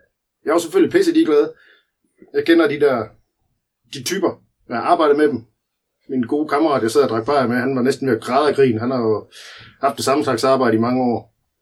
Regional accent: Skive, Central Denmark Region, Denmark; jeg er oppe fra Skive

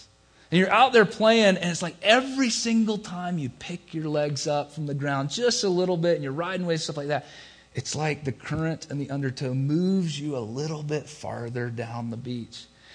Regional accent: North Carolina, United States; I grew up in North Carolina, a couple hours from the beach.

